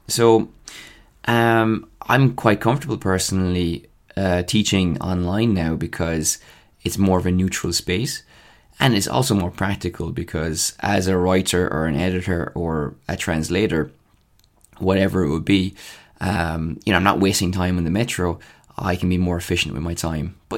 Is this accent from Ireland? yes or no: yes; Ireland; which, if we were American, we could turn into something very romantic, that notion. But we're not. We're Irish and more cynical.